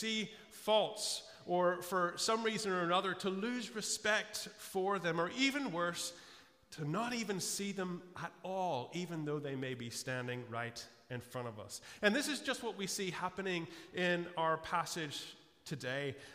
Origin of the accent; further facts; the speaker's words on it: Florida, United States; You know, I grew up in Florida, as you know. I grew up just about a mile from the beach.